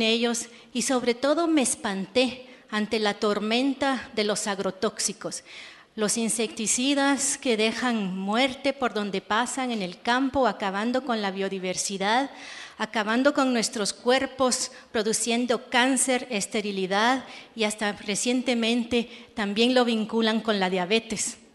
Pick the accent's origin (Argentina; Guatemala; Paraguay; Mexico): Guatemala; Y al regresar a Guatemala, de donde soy originaria